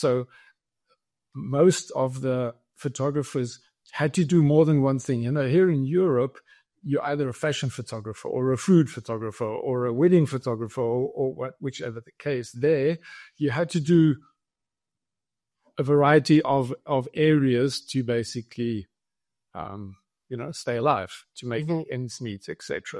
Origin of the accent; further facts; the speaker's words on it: South Africa; I'm a German national. I grew up in South Africa, though. Went to school there, went to university there, studied art, studied photography. At a university very close to Johannesburg.